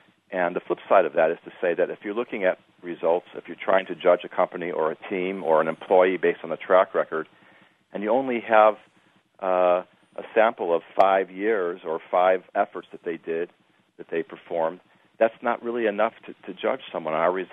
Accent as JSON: {"language": "English", "town": "Chicago", "region": "Illinois", "country": "United States", "tie": "born or raised there", "said": "since I grew up in Chicago and you're not far from there"}